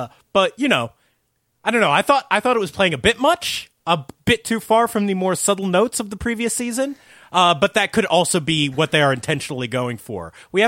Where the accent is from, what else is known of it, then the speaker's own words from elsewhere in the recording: New Jersey, United States; Thank you, I'm from New Jersey.